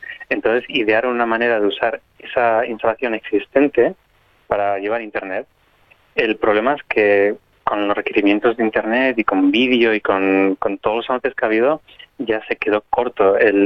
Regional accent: Spain; now in Australia; aquí en Australia hay muchas casas, no hay muchos apartamentos, como por ejemplo en mi país, en España.

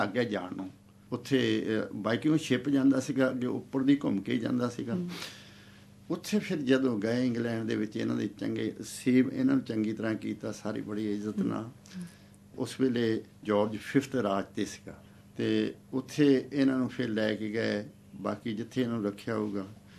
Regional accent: Kariha, Punjab, India; ਨਵੇਂ ਸ਼ਹਿਰ ਦੇ ਕੋਲ ਪਿੰਡ ਕਰੀਹਾ ਸਾਡਾ।

